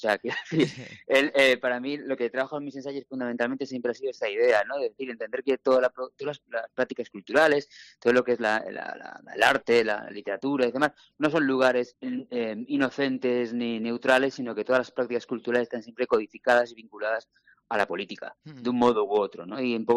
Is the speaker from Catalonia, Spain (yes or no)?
no; Santander, Cantabria, Spain; also born or lived in Torrelavega; yo soy santanderino, yo nací en Torlavega, pero crecí en Santander, y tiene que ver también con ese chaval, ¿no? Que vivía en un barrio de la periferia como Escandina, que es un polígono industrial